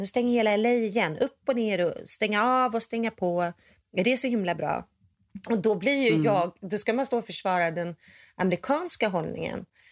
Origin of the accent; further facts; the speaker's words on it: Sweden; now in United States; för jag är ju svensk.